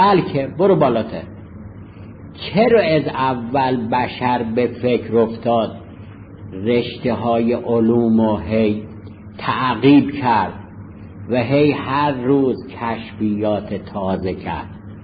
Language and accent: Persian; Iran; ما ایرانیم و حالا انقلابی هم الحمدلله هستیم